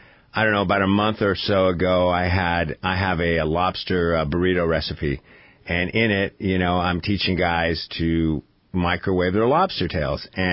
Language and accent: English; Dana Point, California, United States; in my hometown of Dana Point.